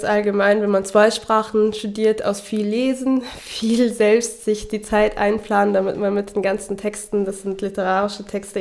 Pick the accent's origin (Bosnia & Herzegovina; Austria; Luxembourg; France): Luxembourg; ich komme eigentlich aus Luxemburg und das ist nicht so weit weg.